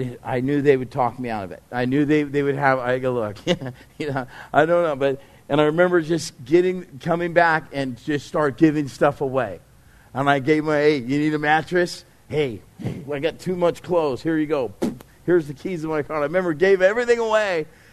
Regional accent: California, United States; Because, you know, I grew up in Orange County and I had all the dreams and jobs and opportunities that come our way

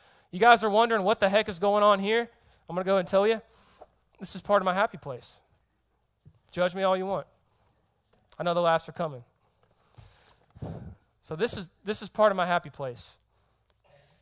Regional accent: Georgia, United States; The Georgia Bulldogs, I'm from Georgia. I'm a dogs fan.

